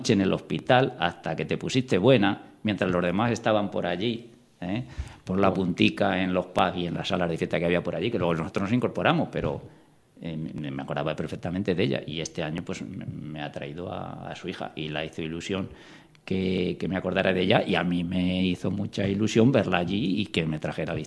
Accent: Leganés, Community of Madrid, Spain; somos de San Nicasio, del Instituto San Nicasio, del barrio de San Nicasio, y de Leganés.

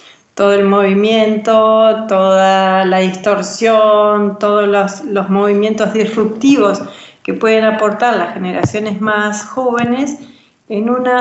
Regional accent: Uruguay; Uruguay es un país muy particular porque es un país muy pequeñito entre dos grandes países como Argentina y Brasil, donde habitamos solamente 3,5 millones de personas.

